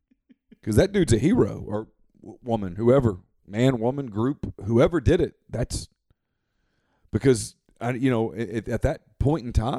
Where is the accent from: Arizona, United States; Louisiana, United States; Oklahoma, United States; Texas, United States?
Louisiana, United States; Ruston; And I grew up in Ruston. But Ruston at that time, I swear to you, I think Ruston was bigger than Oxford.